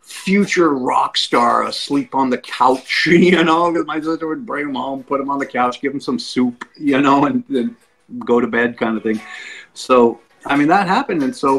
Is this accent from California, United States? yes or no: yes; Los Angeles, California, United States; Well, I grew up in Los Angeles, and I had an upbringing unlike anybody else that I knew